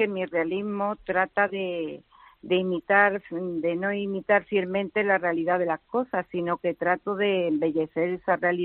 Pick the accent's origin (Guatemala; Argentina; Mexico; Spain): Spain; Álora, Andalusia; now in Orihuela, Spain; Álora lo echo muchísimo de menos. Ten en cuenta que yo nací en Álora, aunque vivo hace muchos años en Orihuela. En Álora viví mi infancia, mi adolescencia y también parte de mi juventud.